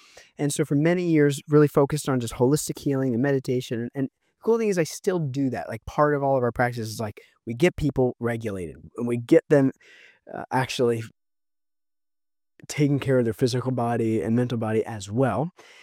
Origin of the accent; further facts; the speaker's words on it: California, United States; I'm just like I'm a kid from California.